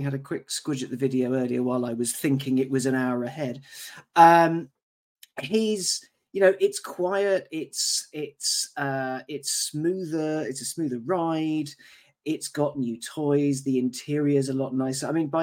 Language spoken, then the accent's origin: English; Cambridge, East of England, United Kingdom; So I grew up in Cambridge, and there's lots of little villages outlying it.